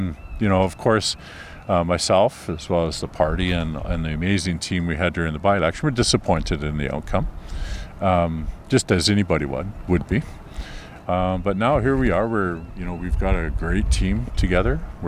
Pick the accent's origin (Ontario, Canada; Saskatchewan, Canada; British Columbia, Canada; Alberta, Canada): British Columbia, Canada; Nanaimo; I grew up in Nanaimo. Like, this was my hometown.